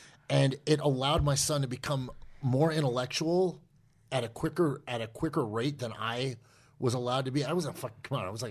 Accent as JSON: {"language": "English", "region": "New Hampshire", "country": "United States", "tie": "born or raised there", "said": "because I grew up in New Hampshire, it's like country and western."}